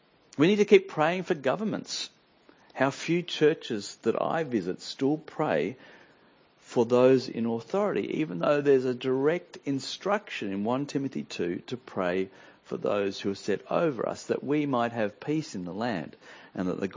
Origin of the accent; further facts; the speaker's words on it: Australia; accent: Australian; And fearing that I'd be chucked out if they heard my Australian accent, I went.